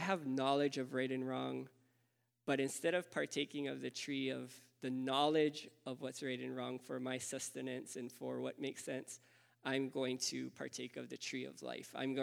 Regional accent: Hawaii, United States; I was like, oh, you know, I'm here from Hawaii, and I'm doing, you know, a mission for the summer.

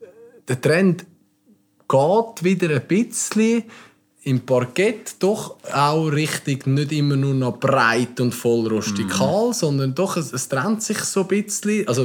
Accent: Switzerland; Ist natürlich bei uns in der Schweiz dann eine Preisfrage

